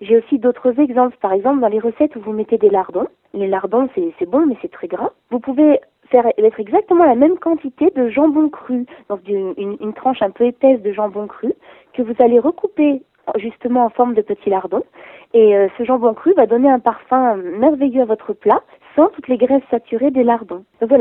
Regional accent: Nice, Provence-Alpes-Côte d'Azur, France; parce que moi je suis niçoise

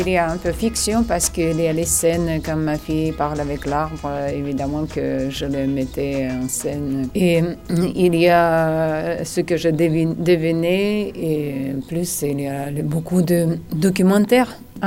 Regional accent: Azerbaijan; now in Monaco; moi je suis de l'Azerbaïdjan, j'habite ici pendant 5 ans

